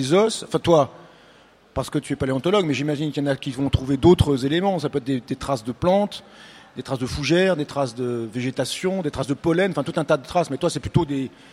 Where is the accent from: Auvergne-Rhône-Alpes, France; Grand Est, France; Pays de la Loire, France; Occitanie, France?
Occitanie, France; Moi je connais bien Rodez, je suis de l'Aveyron.